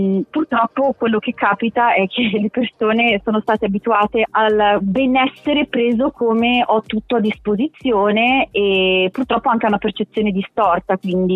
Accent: Lombardy, Italy; born there; now in Genoa, Italy; io sono nata in Brianza, sono però a Genova e ricevo a Genova.

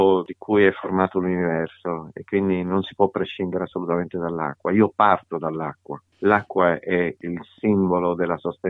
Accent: Sicily, Italy; moved away; perché io sono siciliano, sono un emigrato al nord per necessità tanti anni fa

